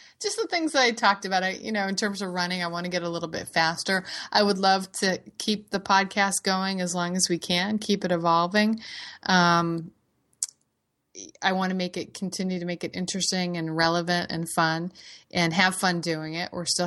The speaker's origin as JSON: {"language": "English", "town": "Boston", "region": "Massachusetts", "country": "United States", "tie": "born or raised there", "said": "growing up in the Boston area, grew up watching the Boston Marathon. Bill Rogers actually lived in my hometown."}